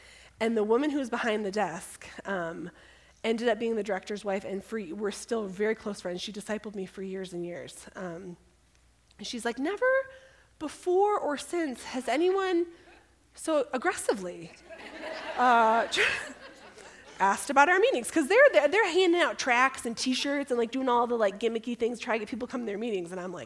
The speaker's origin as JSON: {"language": "English", "region": "Michigan", "country": "United States", "tie": "born or raised there", "said": "So I grew up in Michigan. I was raised in a non-Christian family."}